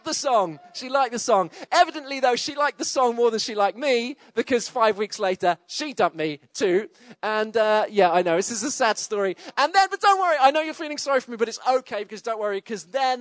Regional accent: Exeter, South West England, United Kingdom; also born or lived in Coventry; And then I moved from my hometown of Exeter to a place called Coventry, and I lived there for a time.

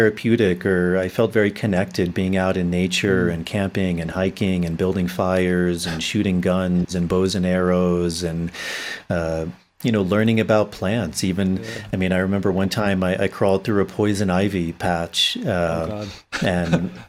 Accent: Virginia, United States; But I grew up in the U.S., in Virginia, actually, okay. Which is interesting because that's also tobacco country.

